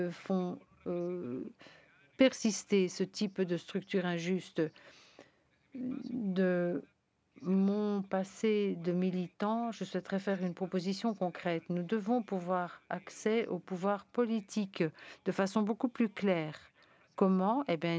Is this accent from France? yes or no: no; Venezuela; now in Chile; Je viens du Venezuela. Je suis un migrant au Chili.